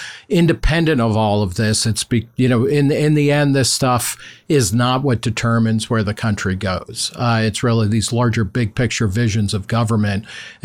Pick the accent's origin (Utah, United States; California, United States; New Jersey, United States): New Jersey, United States; I grew up in New Jersey and there's a long, coastline there.